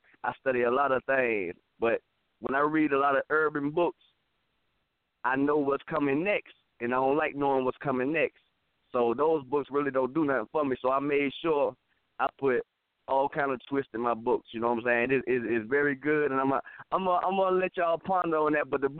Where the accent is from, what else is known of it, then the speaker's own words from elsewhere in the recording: Charlotte, North Carolina, United States; And I'm from Charlotte, North Carolina. You know I'm putting on for Charlotte.